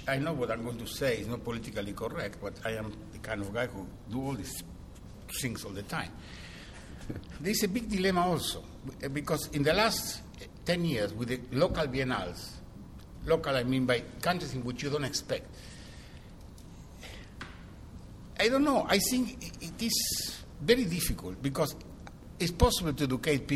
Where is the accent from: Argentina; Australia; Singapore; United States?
Argentina; I'm from Argentina, and I know Bolivia, and I know Peru, I have been teaching all over Latin America.